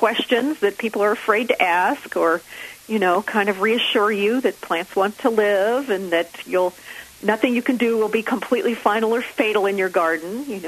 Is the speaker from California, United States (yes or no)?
yes; Santa Barbara, California, United States; Actually, I grew up near you. I grew up in Santa Barbara.